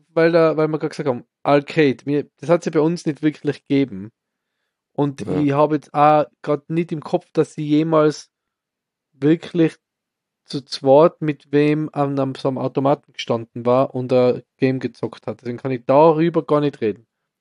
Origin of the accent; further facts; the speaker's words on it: Austria; aber als Österreicher macht man relativ selten Urlaub in Österreich.